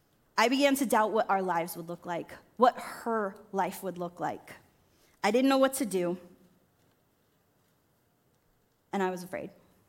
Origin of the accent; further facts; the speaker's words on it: Florida, United States; Growing up in Florida in 2004, we had Hurricane Charley.